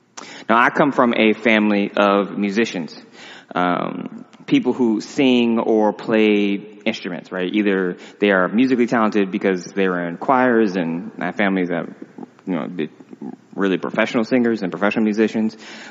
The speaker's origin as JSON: {"language": "English", "country": "United States", "tie": "born or raised there", "said": "Having grown up in the apartheid state that was America in the 40s, late 30s, 40s, and 50s."}